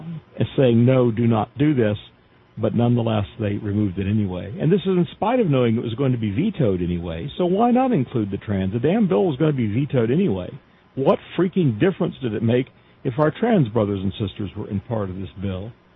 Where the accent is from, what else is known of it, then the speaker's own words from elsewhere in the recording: Florida, United States; I'm so used to hurricanes being the disaster because I grew up in Florida.